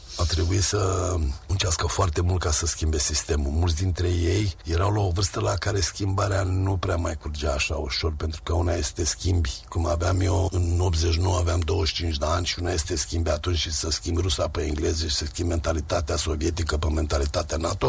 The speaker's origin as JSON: {"language": "Romanian", "country": "Romania", "said": "Păi noi suntem români, noi ne-am găsit viitorul nostru încolo."}